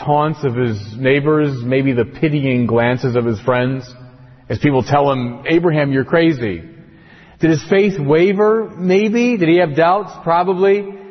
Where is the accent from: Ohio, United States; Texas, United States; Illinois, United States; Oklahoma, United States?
Illinois, United States; Chicago; I'm a Chicagoan.